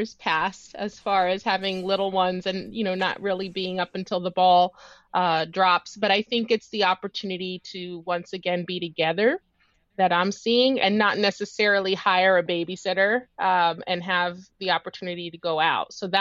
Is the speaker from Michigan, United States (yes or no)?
no; Columbus, Ohio, United States; born or raised there